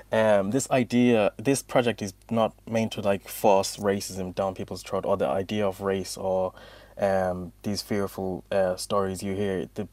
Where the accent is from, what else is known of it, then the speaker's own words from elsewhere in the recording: Dublin, Leinster, Ireland; also born or lived in South Africa; Then you tell them, oh, I'm from Dublin. Then they'll be like, where are you really from? And then I'm like, South Africa.